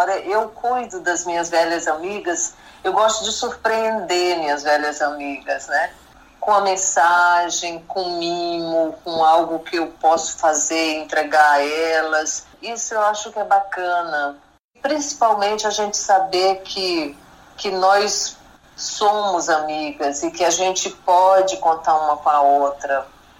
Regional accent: Paraíba, Brazil; now in Brasília, Brazil; Nesse momento eu estou na Paraíba e aqui eu tenho uma amiga muito querida que mora também em Brasília comigo. E como paraibana, a gente se conhece há mais de 40 anos, talvez.

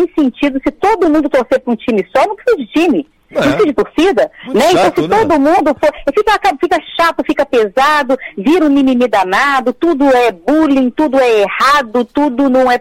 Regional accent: Minas Gerais, Brazil; Então, você falou como carioca, eu como mineira, a gente tem o hábito do agregar, do estar junto, do conviver.

